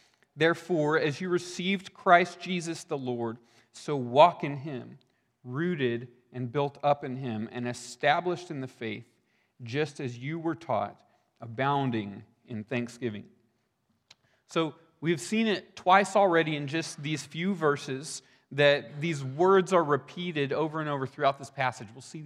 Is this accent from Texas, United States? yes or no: yes; Texas, United States; moved away; I've lived in Oregon for 10 years now. Originally, I'm from Texas.